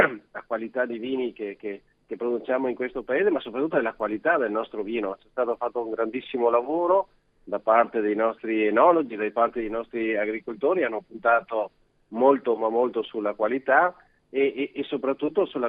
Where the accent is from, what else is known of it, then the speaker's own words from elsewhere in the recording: Veneto, Italy; se io sono del Veneto e sono un amante delle passeggiate in montagna